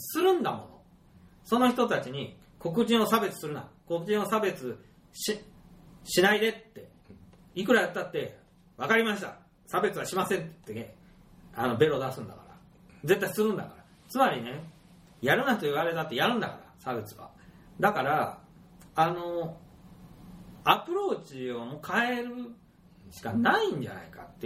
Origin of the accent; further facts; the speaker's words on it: Kansai, Japan; そうするとね、これ悔しいけれども、僕たち関西人って実は